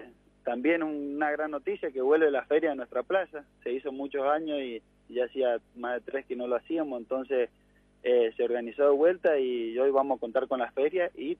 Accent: Rama Caída, Mendoza, Argentina; Nosotros, gracias a Dios, somos nacidos y criados en Rama Caída y hemos disfrutado esta plaza de niños.

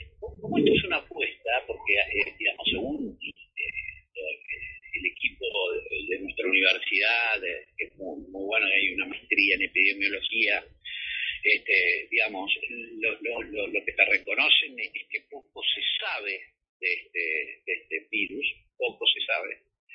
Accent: Argentina; desde nuestra propia identidad peronista, pero como argentinos también

